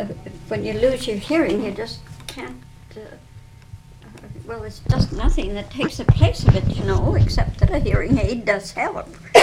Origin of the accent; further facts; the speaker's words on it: Iowa, United States; moved away as an adult; I was born in Iowa and lived there most of my life before I came to Alaska.